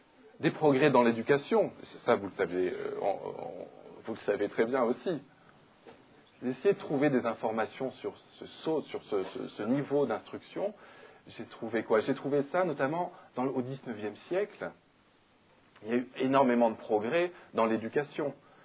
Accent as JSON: {"language": "French", "town": "Rennes", "region": "Brittany", "country": "France", "said": "je crois que vous savez que je viens de Rennes, j'ai mis 2 h 05 min pour venir de Rennes."}